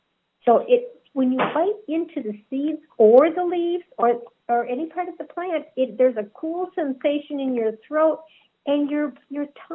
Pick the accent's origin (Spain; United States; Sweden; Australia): United States; Wisconsin; I grew up in Wisconsin, and the lot where our house was really sandy.